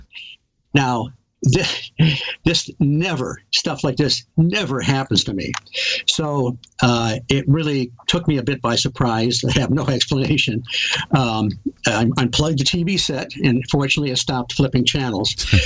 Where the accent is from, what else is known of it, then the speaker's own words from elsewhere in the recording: Detroit, Michigan, United States; I grew up in the Detroit area, just north of Detroit.